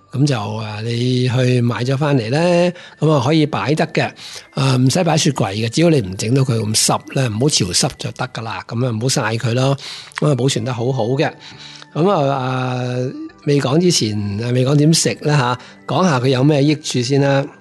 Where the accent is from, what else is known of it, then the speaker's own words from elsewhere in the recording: Hong Kong; 我哋香港人啱啱先开始听到吓